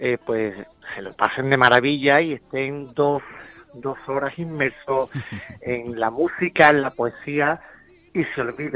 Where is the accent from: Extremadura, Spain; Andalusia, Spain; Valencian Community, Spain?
Andalusia, Spain; Seville; que soy un sevillano orgulloso de mi ciudad, de mis raíces